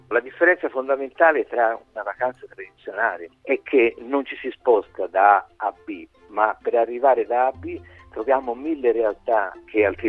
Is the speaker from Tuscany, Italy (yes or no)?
yes; Florence, Tuscany, Italy; Leggevo che in Toscana, io sono di Firenze